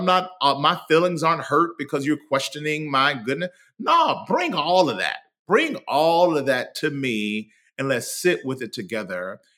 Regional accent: Mississippi, United States; I'm from Mississippi. The old saints at our church used to say

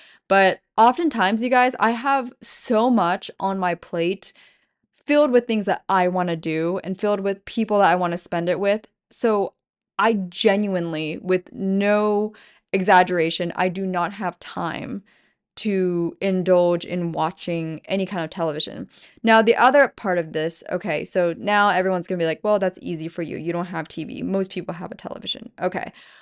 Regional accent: Pennsylvania, United States; And I'm sitting in my hometown of 8,000 people in Pennsylvania, and I'm just thinking, oh yeah, I'll go out to LA one day.

